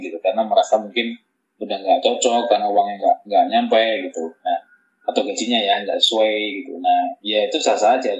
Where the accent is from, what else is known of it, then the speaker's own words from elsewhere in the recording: Tulungagung, East Java, Indonesia; saya kan dari Tulungagung Kris. Nah kemudian harus merantau ke Surabaya, dan setiap weekend baru pulang.